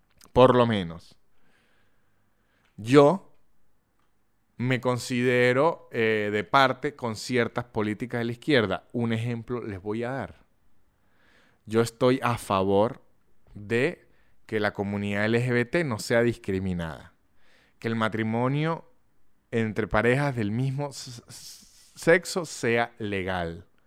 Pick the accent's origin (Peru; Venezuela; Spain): Venezuela; now in Argentina; Yo me considero ahorita, a los 31 años, primero que como venezolano que vivió el chavismo